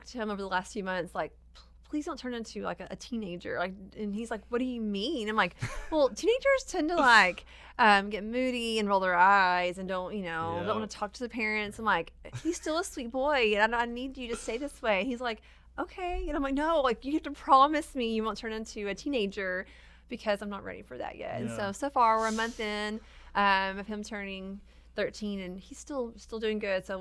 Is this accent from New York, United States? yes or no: no; Waco, Texas, United States; We live here in Waco. I grew up outside of Waco, so I've been in Waco pretty much my entire life.